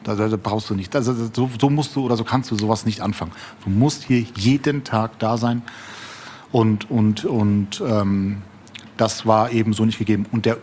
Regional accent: Frankfurt, Hesse, Germany; Ich glaube, also wir sind ja Frankfurterin so. Wir lieben unsere Stadt.

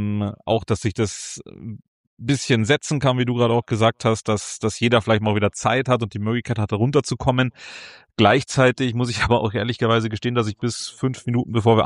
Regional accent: Munich, Bavaria, Germany; wir als Münchner

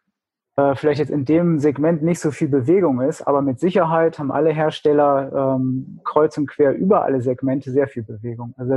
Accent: Hanover, Lower Saxony, Germany; Ich komme aus Hannover.

